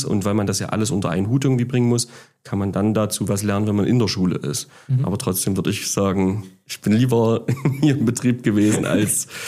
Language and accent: German; Annaberg-Buchholz, Saxony, Germany; aber ich lebe jetzt schon seit Tag 1 im Erzgebirge. Ich bin schon immer gebürtiger Annaberger.